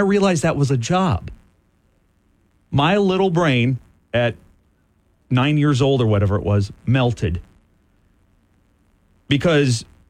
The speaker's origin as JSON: {"language": "English", "region": "Illinois", "country": "United States", "tie": "born or raised there", "said": "I grew up essentially in Chicago. An hour and a half from Chicago, surrounded by Chicago fans."}